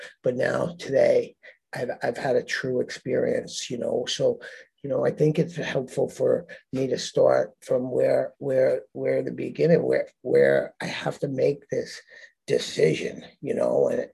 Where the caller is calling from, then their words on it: Southampton, New York, United States; I'm an alcoholic. I'm calling today from Southampton, New York. I live in Puerto Rico, but I have a house here.